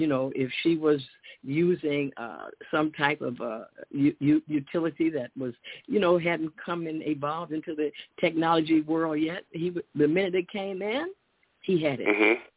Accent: Chicago, Illinois, United States; If she was going to sacrifice, he would go, and he would go in from Chicago. I'm from Chicago.

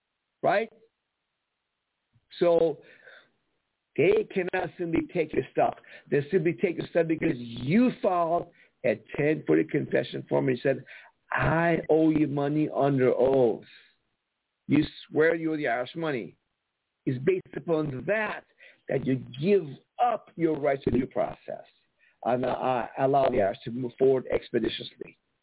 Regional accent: Iran; I come from Iran. We have no rights there.

